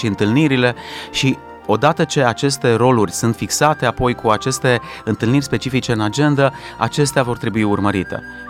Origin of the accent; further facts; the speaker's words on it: Romania; unii dintre noi suntem mai disciplinați prin naștere, prin moștenire, ca români puțin suntem așa, aici vorbim de nemți și alte nații din acestea care sunt mai planificate